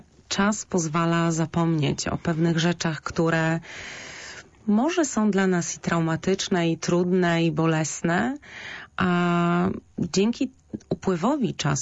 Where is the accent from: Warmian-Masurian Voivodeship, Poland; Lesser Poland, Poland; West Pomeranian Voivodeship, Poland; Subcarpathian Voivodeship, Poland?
West Pomeranian Voivodeship, Poland; Szczecin; mieszkam na osiedlu, które się bardzo malowniczo nazywa Podjuchy. To jest jedno z osiedli Szczecina, więc natomiast wychowywałam się w bloku